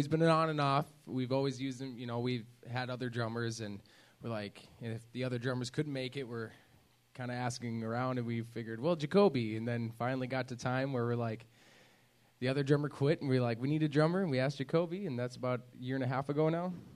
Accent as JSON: {"language": "English", "town": "Battle Lake", "region": "Minnesota", "country": "United States", "said": "Darren and I are from Battle Lake, Minnesota. Well, here."}